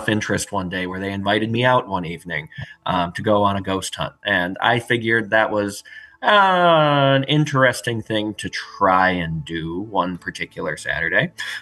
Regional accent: Wisconsin, United States; because, you know, it's not just that we're from Wisconsin. We know a lot of the lore already.

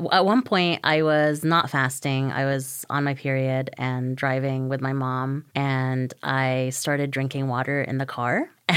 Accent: Kuwait; because I grew up in Kuwait

